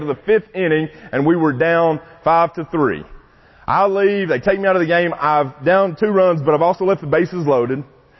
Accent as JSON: {"language": "English", "town": "Mainville", "region": "Tennessee", "country": "United States", "said": "Look, I'm from Mainville, Tennessee. I'm not afraid to fight dirty, you know?"}